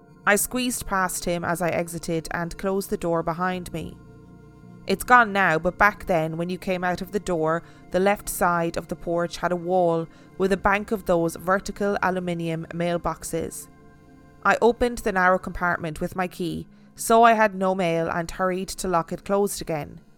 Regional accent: Monterey, California, United States; Now, I grew up in Monterey, California, and I know all the nearby towns.

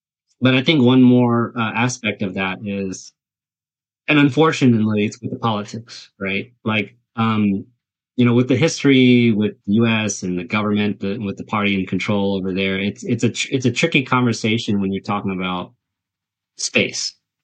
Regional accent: United States; As an American, as a Vietnamese American who lives, you know, I have U.S. citizenship and anything like

